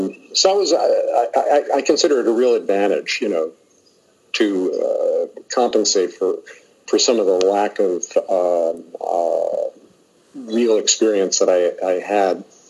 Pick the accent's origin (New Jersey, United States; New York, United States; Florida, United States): New York, United States; Queens; kind of a nerd in high school, growing up in Queens, you know, being a freelancer, having sick parents